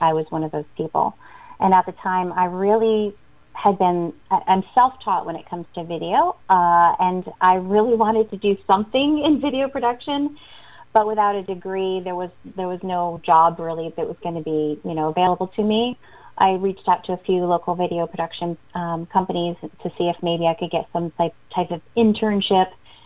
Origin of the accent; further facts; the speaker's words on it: Saratoga Springs, New York, United States; now in Melbourne, United States; Saratoga Springs, where I grew up. And I just really had always dreamed of something bigger than my hometown, as much as I love it to death. And had friends down here in Melbourne.